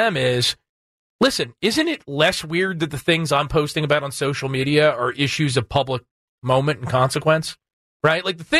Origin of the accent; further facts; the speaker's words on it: New Jersey, United States; I'm from New Jersey, so occasionally I use some language that if it was on air could get us fined by the FCC.